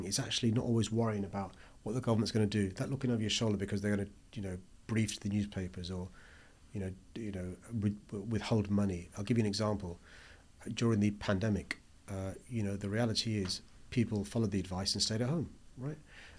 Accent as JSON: {"language": "English", "region": "London", "country": "United Kingdom", "tie": "born or raised there", "said": "So I'm a proud Londoner, born and raised in this city. I'm British. I'm of Pakistani origin, of Asian heritage, of Islamic faith."}